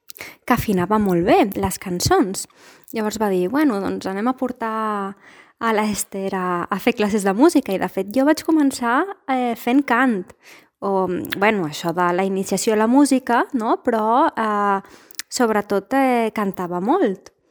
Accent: El Masnou, Catalonia, Spain; vam trobar una professora de música al meu poble, al Masnou

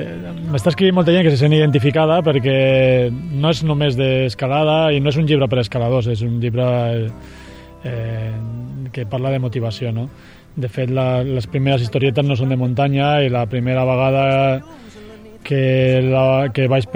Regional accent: Sant Benet, Catalonia, Spain; Des de ja al meu poble, quan ja tenia 14 anys m'escapava i sortia de Sant Benet a Sabadell fent autostop

